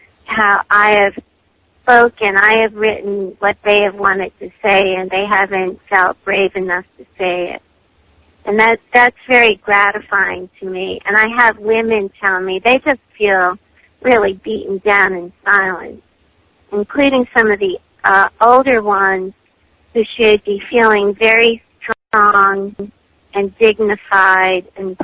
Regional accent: New York, United States; I always make a point of saying that I come from the Catskills

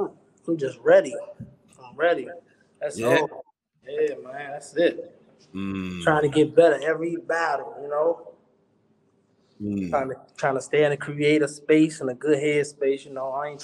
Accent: Washington, District of Columbia, United States; I'm from DC.

